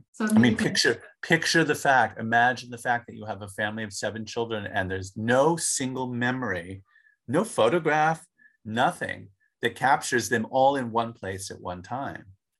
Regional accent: Los Angeles, California, United States; I grew up in Los Angeles.

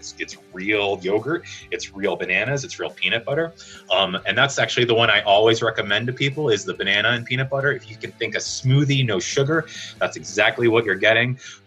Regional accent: Longmont, Colorado, United States; I'm from Longmont, Colorado.

